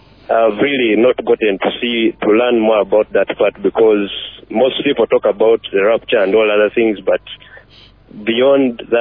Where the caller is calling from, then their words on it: Luwero, Central Region, Uganda; calling from Luero.